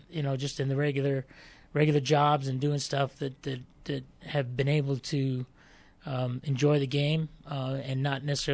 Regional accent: Tucson, Arizona, United States; So growing up in Tucson, you played in a tournament on Monday and Tuesday and Friday.

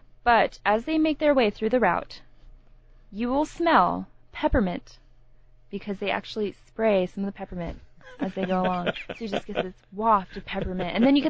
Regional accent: Phoenix, Arizona, United States; now in Tucson, United States; I'm from Phoenix.

